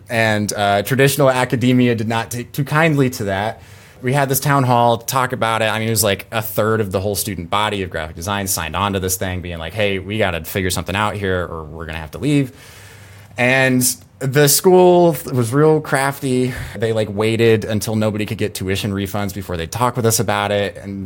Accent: Houston, Texas, United States; And so I am coming from Houston, Texas. I'm going to Raleigh, North Carolina.

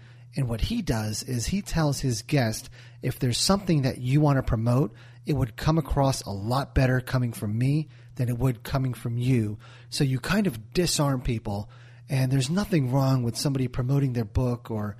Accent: New Jersey, United States; I'm from Jersey. I'm a pretty high-strung guy, high-energy guy, and I want to talk a lot.

